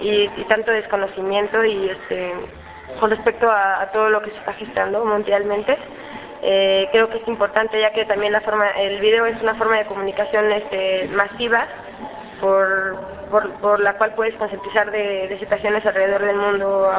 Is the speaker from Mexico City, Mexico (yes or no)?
yes; Mexico City, Mexico; de la Ciudad de México.